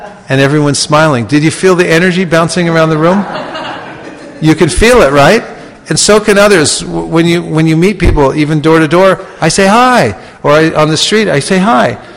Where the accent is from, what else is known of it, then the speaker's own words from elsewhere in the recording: San Francisco, California, United States; Or better yet, I start off with, I'm from San Francisco. Where are you from? I tell them first, San Francisco, where are you from?